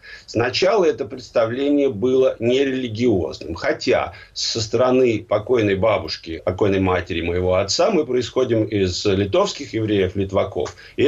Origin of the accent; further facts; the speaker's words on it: Moscow, Russia; born there; когда я родился, разумеется, в Москве, мои родители принадлежали к прослойке советской еврейской интеллигенции